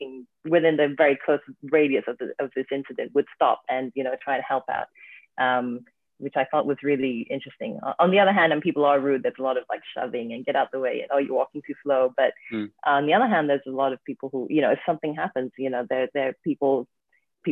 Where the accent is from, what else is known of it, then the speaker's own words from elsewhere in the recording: Hong Kong; also born or lived in London; now in New York City, United States; I've been a big city inhabitant my entire life. I grew up in Hong Kong. I then moved to London, lived there for about 8 years, and then now I live in New York City.